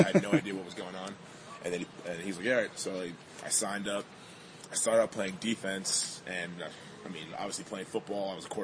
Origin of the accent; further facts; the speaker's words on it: Huntington, United States; Yeah, I grew up in Huntington, okay. Born and raised.